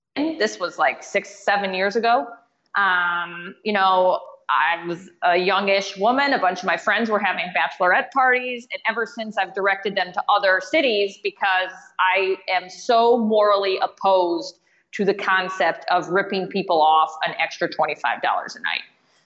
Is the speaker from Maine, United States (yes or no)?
no; Detroit, Michigan, United States; I'm originally from Detroit.